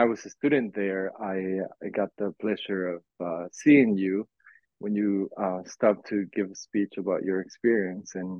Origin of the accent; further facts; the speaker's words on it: Bolivia; I'm from Bolivia, and in Bolivia, even though we have culture and music all the time everywhere, we don't really have a proper music training.